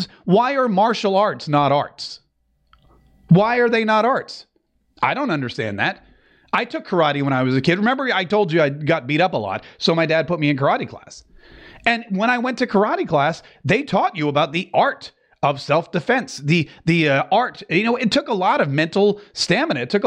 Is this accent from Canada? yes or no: yes; Canada; I'm Canadian, and we are lovely people, and also not too bad to look at.